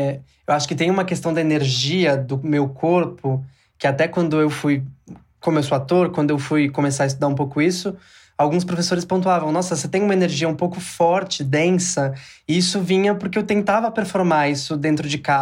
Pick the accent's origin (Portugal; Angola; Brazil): Brazil; São Paulo; also born or lived in Ceará; Eu sou um homem gay que nasceu no interior do Ceará. Eu acabei crescendo aqui em São Paulo, porque a vida me trouxe pra cá, mas eu cresci nesse ambiente de uma família cearense